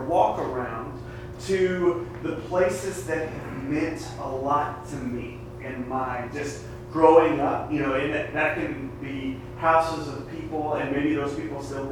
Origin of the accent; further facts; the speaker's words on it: Amarillo, Texas, United States; I got to travel to my hometown of Amarillo, Texas.